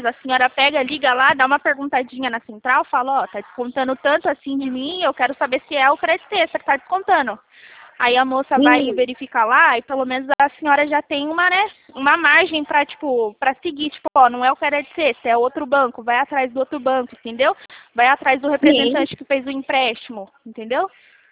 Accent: Itatiba, São Paulo, Brazil; Isso, eu sou de Itatiba.

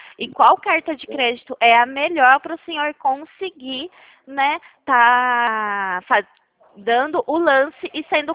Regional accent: Pirassununga, São Paulo, Brazil; Isso, Pirassununga, estado de São Paulo.

